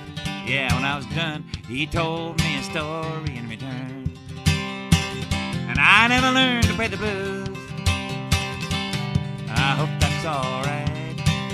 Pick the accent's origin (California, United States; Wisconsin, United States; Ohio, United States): California, United States; Palo Alto; born there; I was born in Palo Alto, you know.